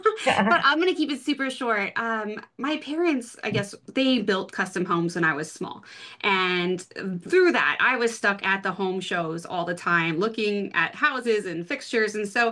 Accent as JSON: {"language": "English", "region": "Texas", "country": "United States", "tie": "born or raised there", "said": "And so Bless Your Balance Sheet really came about by like growing up in Texas where, you know, they whisper about debt, like cash is king there."}